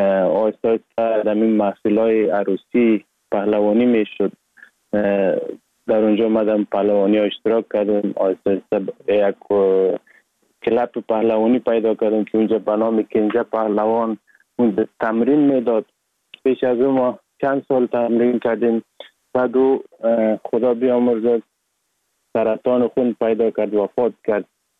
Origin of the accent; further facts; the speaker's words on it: Sheberghan, Jowzjan, Afghanistan; also born or lived in Sar-e Pol; اصلا زاده ولایت سرپل هستم، در ولایت جوزجان کلان شدیم. تحصیلات ما، مکتب ما، همه چیز ما در ولایت جوزجان خواندیم. اصلا کورش هم در دوران طفولیت از اون ولایت جوزجان شروع کردم. ولایت جوزجان شهر شبرغان،